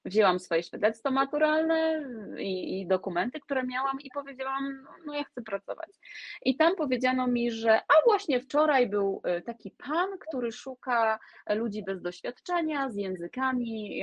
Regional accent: West Pomeranian Voivodeship, Poland; a pochodzę z małej miejscowości, ze wsi, to dokładnie z Pomorza, z okolic Białogardu

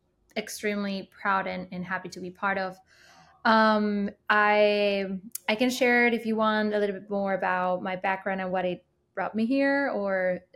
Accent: Spain; I am originally from Spain.

